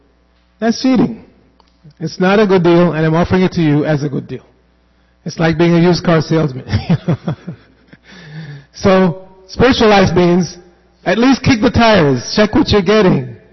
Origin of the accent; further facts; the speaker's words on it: Jamaica; born there; even I was born in Jamaica and we have this famous song that money is okay if it's evenly distributed.